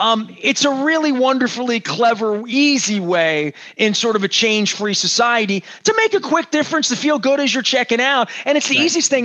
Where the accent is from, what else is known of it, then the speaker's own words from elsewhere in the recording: Dundalk, Maryland, United States; I'm from Dundalk. The Mars chain was based right between my middle school and my high school on Delville Avenue.